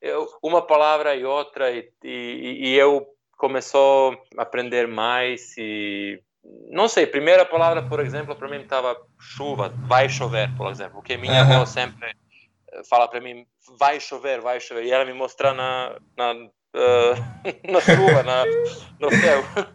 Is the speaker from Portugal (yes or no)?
no; Niš, Southern and Eastern Serbia, Serbia; Portuguese is a second language; Não, eu não sou de Belgrado, eu sou da segunda maior cidade do país. Ele é cidade no sul do país. O nome da cidade é Nish.